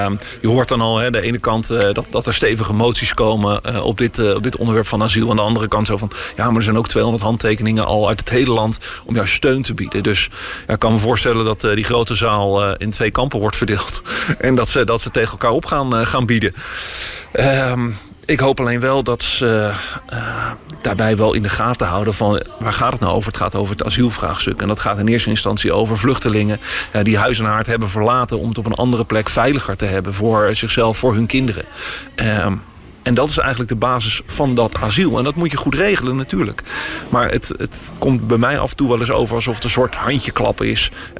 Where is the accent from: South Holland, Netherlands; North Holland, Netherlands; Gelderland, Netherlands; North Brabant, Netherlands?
South Holland, Netherlands; The Hague; Nou, eigenlijk als Hagenaar hoop ik dat vooral zo snel mogelijk de verbouwing van Binnenhof wordt afgerond.